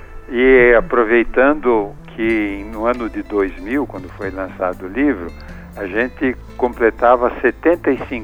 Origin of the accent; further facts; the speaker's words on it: São Paulo, Brazil; eu sou paulistano e nasci a cerca de 1,5 km do Tietê, perto da Barra Funda